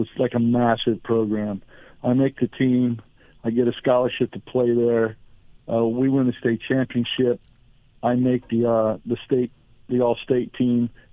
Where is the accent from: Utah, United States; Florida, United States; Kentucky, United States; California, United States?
Florida, United States; Tampa; I am from Florida originally. I grew up in Tampa. Other than traveling for baseball, I've been here my whole life.